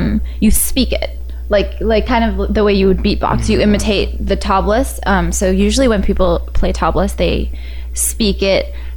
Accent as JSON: {"language": "English", "town": "San Diego", "region": "California", "country": "United States", "also_born_or_lived": "Boston", "lives_now": "Los Angeles, United States", "said": "I'm from San Diego, and I went to school in Boston. And then I moved to LA like 3 years ago."}